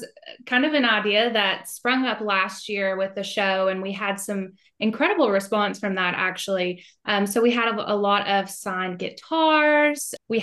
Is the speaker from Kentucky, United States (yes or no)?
yes; Olive Hill, Kentucky, United States; now in Morehead, United States; I am originally from Carter County. So Olive Hill, home of … country music star.